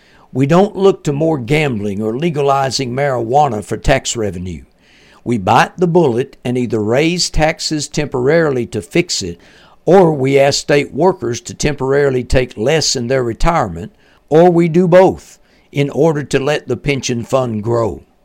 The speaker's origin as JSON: {"language": "English", "region": "Kentucky", "country": "United States", "tie": "born or raised there", "said": "To give you an idea how bad that is for my home state, Kentucky's state government budget is only about $12 billion a year."}